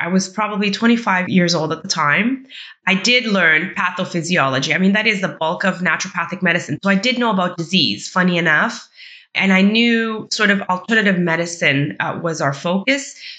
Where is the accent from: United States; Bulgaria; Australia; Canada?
Canada; also born or lived in Mozambique; So I was raised in Canada, but I was born in Mozambique, which is a Portuguese-speaking country on the border of South Africa. It used to be a Portuguese colony back in the day. So my family is of mixed Portuguese and African heritage